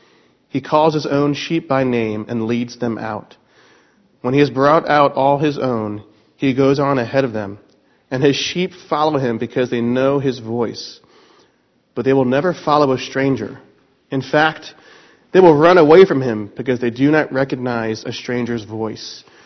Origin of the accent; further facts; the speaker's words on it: Greenwich, Connecticut, United States; I remember growing up in Greenwich on Taconic Road and coming home from the bus.